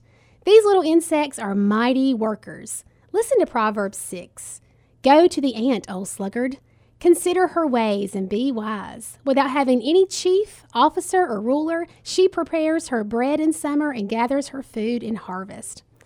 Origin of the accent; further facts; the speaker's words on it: North Carolina, United States; now in Tennessee, United States; Living in West Tennessee is a little different than living in my hometown of North Carolina.